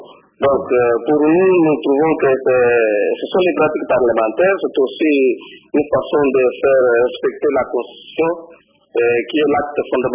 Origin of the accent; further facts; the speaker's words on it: Kasaï-Occidental, DR Congo; Je suis originaire du Kassai occidental.